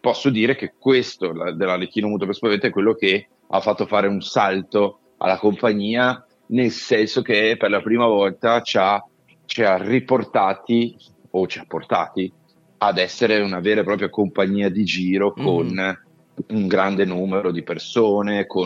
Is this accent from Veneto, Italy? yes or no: yes; Veneto, Italy; e io sono veneto